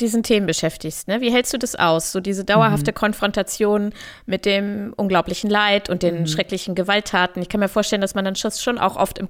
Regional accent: Hanover, Lower Saxony, Germany; Ich möchte an dieser Stelle auch mal einen Tipp loswerden aus meiner Heimatstadt Hannover.

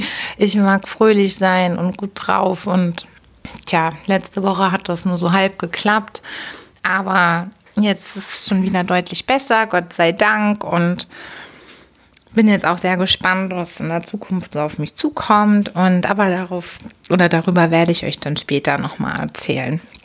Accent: Hamburg, Germany; als gebürtige Hamburgerin, als Hamburger Dern

